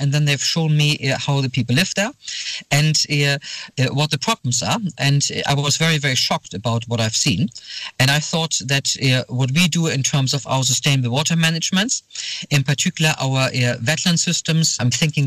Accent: Germany; now in Lund, Sweden; Originally, I come from Germany.

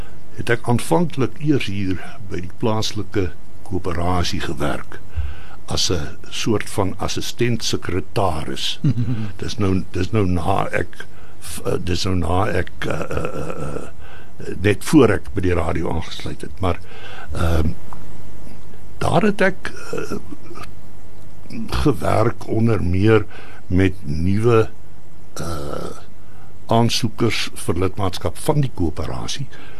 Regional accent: Nelspruit, Mpumalanga, South Africa; born there; Ek was, toe ek terugkom in Nelspruit. Ek is gebore in Nelspruit.

